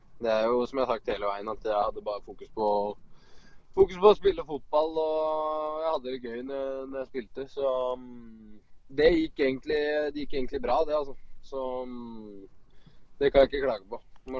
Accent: Hokksund, Buskerud, Norway; Nei, jeg kom jo fra Hokksund, og så det var vel ganske naturlig at du startet der. Så jeg gikk vel fra Hokksund, jeg var 12,5 inn til Stavik, så nei, jeg koste meg i Hokksund, ja, så det jo der jeg fra

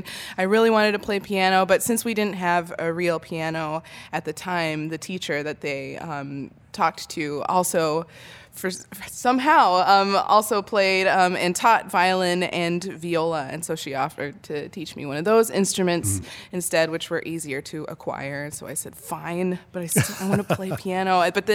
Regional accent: Richmond, Virginia, United States; Yeah, and there wasn't tons of classical music in my hometown of Richmond

